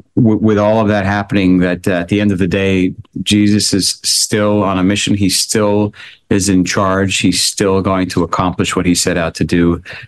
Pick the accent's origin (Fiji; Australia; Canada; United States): Australia; accent: Australian